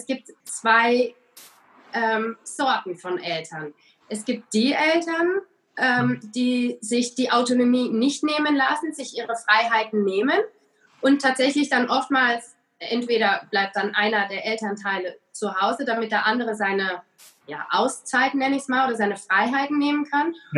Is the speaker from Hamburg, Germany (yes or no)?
no; Rhineland-Palatinate, Germany; Ich bin in Rheinland-Pfalz groß geworden, an der wunderschönen Weinstraße.